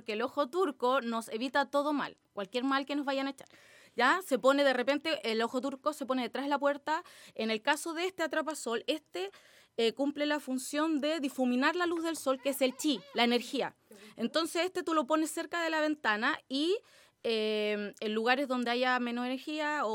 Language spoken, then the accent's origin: Spanish; Viña del Mar, Valparaíso, Chile; born there; also born or lived in Santiago; Y luego me vine a Viña, o sea, porque yo nací en Viña, por cosas de la vida me fui a Santiago, luego volví y claro, venía sin trabajo, con mi hija y todo